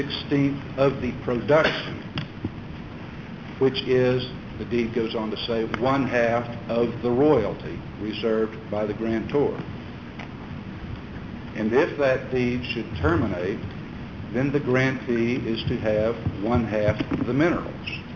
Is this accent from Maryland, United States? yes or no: no; San Antonio, Texas, United States; I'm from San Antonio, Texas.